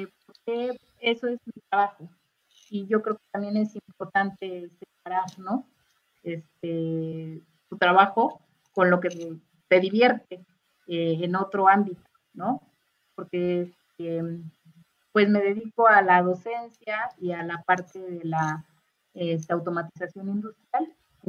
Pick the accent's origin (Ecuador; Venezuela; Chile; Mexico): Mexico; como mexicanos, podemos hacer que nuestra industria crezca.